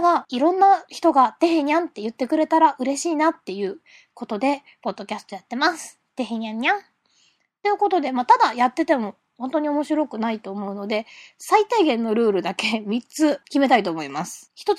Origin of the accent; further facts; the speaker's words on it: Kyoto, Japan; 京都生まれ、京都育ち、そして京都を拠点とした